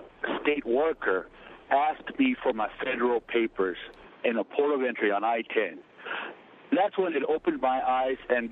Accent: Corpus Christi, Texas, United States; now in Tampa, United States; Yeah, I am originally from Texas, from the Corpus Christi area.

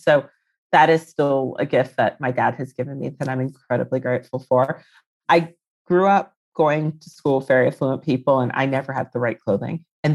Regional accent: Reston, Virginia, United States; But I'm from Virginia originally. I grew up in Reston, which is a pretty like affluent area, but I actually grew up not very affluent on the scale of affluence.

